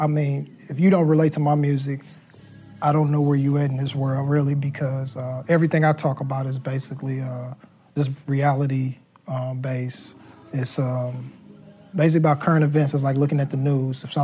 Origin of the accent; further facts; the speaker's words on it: Indianapolis, Indiana, United States; also born or lived in Akron, Ohio; now in Los Angeles, United States; I was born in Akron, Ohio. I was raised in Indianapolis, Indiana, and currently I stay in Los Angeles, California.